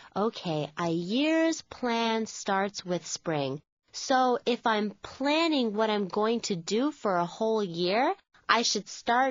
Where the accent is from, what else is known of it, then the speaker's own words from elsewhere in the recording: Canada; I'm from Canada, and I know that winter is really hard.